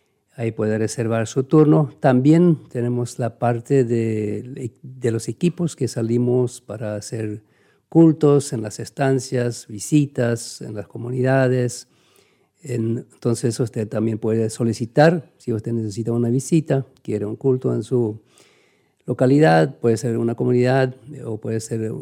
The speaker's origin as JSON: {"language": "Spanish", "region": "Chaco", "country": "Paraguay", "said": "La mayoría de los que somos chaqueños sabemos de qué hablamos."}